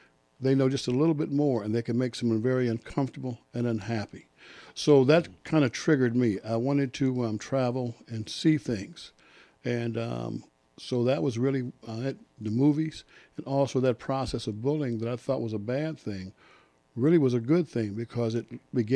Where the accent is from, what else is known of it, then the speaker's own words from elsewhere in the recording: Detroit, Michigan, United States; I'm from Detroit.